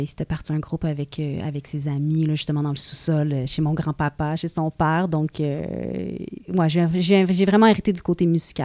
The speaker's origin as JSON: {"language": "French", "town": "Montreal", "region": "Quebec", "country": "Canada", "tie": "born or raised there", "second_language": "French", "said": "je viens d'un milieu un peu plus anglophone. Okay. J'ai grandi dans le West Island, puis je suis allée à l'école en français"}